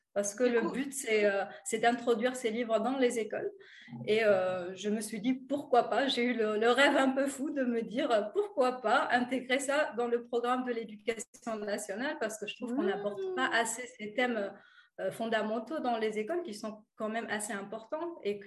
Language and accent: French; Tunisia; moved away as an adult; c'était de quitter mon pays d'origine qui est la Tunisie. Donc, j'ai fait ça à l'âge de 25 ans.